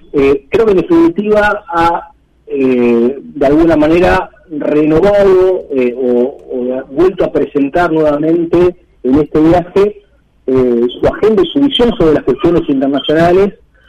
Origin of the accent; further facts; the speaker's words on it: Argentina; como argentinos creo que estamos obligados a mirar el mundo de la periferia